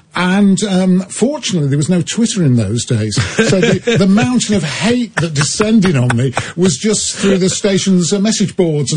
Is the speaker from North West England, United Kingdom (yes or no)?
yes; Manchester, North West England, United Kingdom; I'm not from there, actually. I'm from Manchester originally.